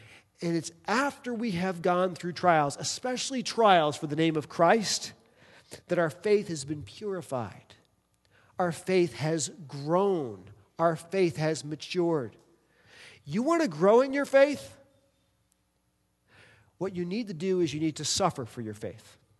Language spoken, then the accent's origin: English; East Coast, United States; We're living in the Midwest where it's like as welcoming as possible. I come from the East Coast.